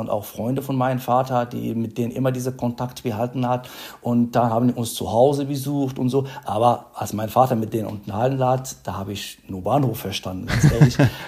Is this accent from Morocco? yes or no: yes; Morocco; now in Germany; Okay, ich studiere jetzt in Deutschland, aber ich will irgendwas, was mich verbindet mit meinem Land und Deutschland und so.